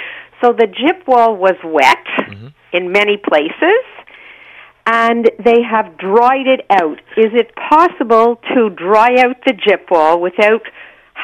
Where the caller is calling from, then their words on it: Montreal, Quebec, Canada; No, I'm calling from Montreal, but I have an apartment in Florida